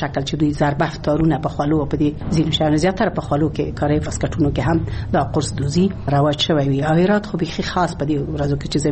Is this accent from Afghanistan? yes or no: yes; Ghazni, Afghanistan; born there; او زه په غزنی کې زیږیدلې یم